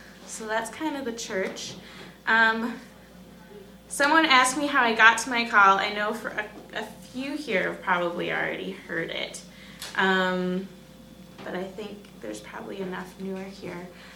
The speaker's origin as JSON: {"language": "English", "country": "Canada", "tie": "born or raised there", "also_born_or_lived": "United States", "said": "I did spend 18 years growing up in Canada, but I was born in the States before that. We emigrated when I was 1.5. And then in the last 7 years, I have spent at least one of each of those years living in 5 different countries."}